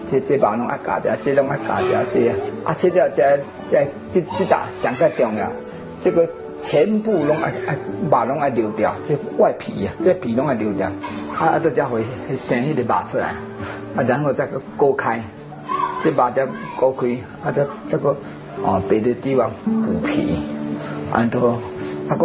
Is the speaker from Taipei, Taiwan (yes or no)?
no; Taichung, Taiwan; 我们是台中来的啊，台中，